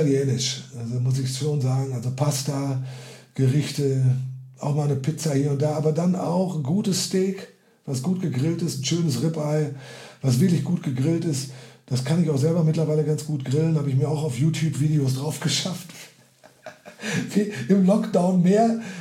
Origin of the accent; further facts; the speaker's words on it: North Rhine-Westphalia, Germany; Aber ich bin doch geborener Westfale.